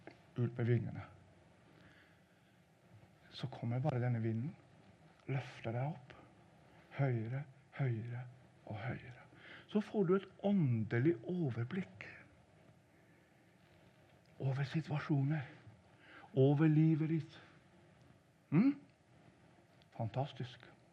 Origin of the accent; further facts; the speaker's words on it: Rørvik, Trøndelag, Norway; Men jeg er født i Trøndelag, og vokst opp da ut ved havet, Rørvik. Eller Nærøy heter kommunen, heter Nærøysund også, de to kommunene slåss sammen.